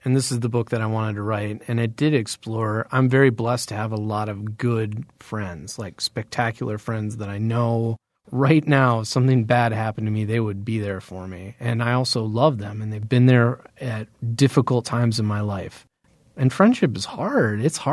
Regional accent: Eau Claire, Wisconsin, United States; growing up in Eau Claire, Wisconsin, which is, I would say, a upper middle class town, you know, it's pretty affluent.

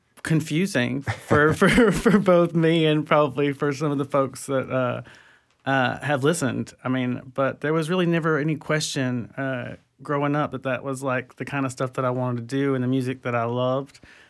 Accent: Florida, United States; the guys I grew up with down in Wakulla County, which is a rural area, very, very country.

